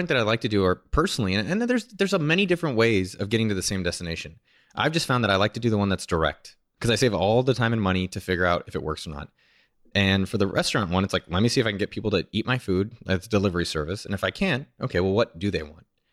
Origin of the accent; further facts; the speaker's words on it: San Jose, California, United States; Yeah, I'm from San Jose.